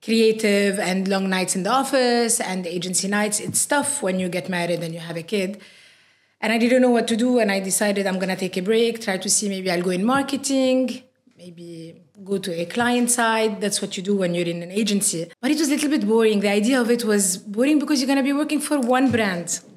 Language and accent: English; Lebanon; now in United Arab Emirates; I'm Lebanese originally.